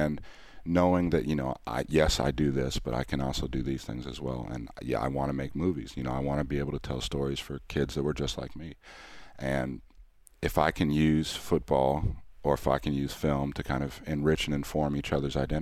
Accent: Charlotte, North Carolina, United States; Yeah, so I grew up in Charlotte as well. I went to South Mac High School.

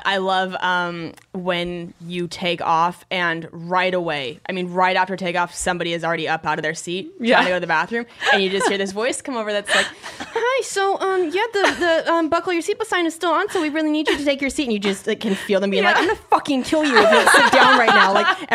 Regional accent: Spokane, Washington, United States; My hometown.

